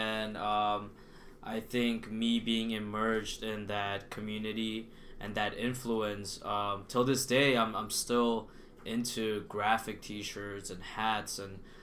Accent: Los Angeles, California, United States; So, growing up in Los Angeles, I was raised under, I guess, the streetwear influence, right when internet blogging was popping off.

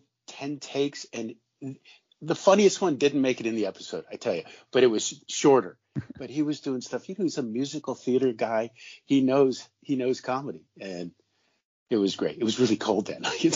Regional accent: Burbank, California, United States; born there; I was born in Burbank, California. My dad was born in New Jersey. So I grew up with a lot of that influence.

